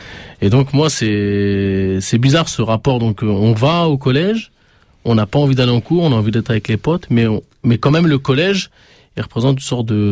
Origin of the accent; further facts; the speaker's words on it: Aulnay-sous-Bois, Île-de-France, France; Moi, je viens de banlieue, j'ai grandi à Aulnay.